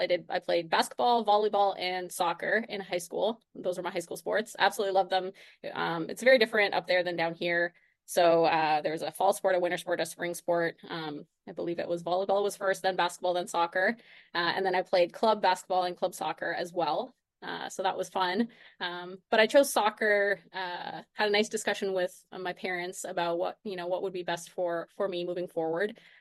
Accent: Canada; I am actually originally from Canada.

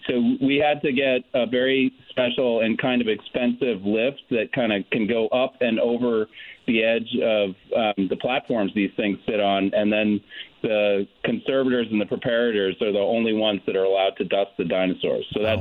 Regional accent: Connecticut, United States; I'm not making this up, but I grew up in Connecticut, too.

